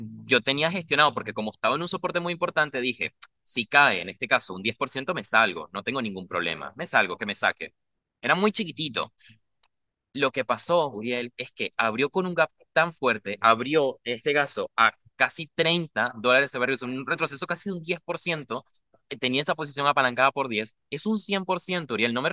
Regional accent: Venezuela; Yo soy venezolano, ¿vale? Como ya lo habrán notado por mi acento.

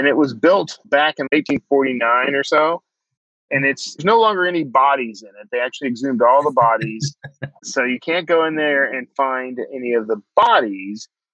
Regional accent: Wild Peach, Texas, United States; So I grew up in Wild Peach, Texas, and my cousins and I and all our friends, you know, we all lived miles from each other, really.

